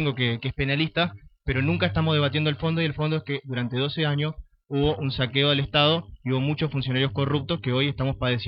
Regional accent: Argentina; como argentino me duele que nuestros funcionarios terminen la función yendo a prisión

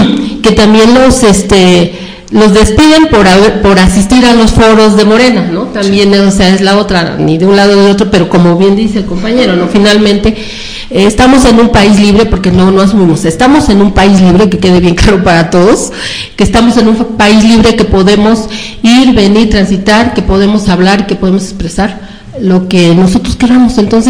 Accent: Mexico; somos mexicanos

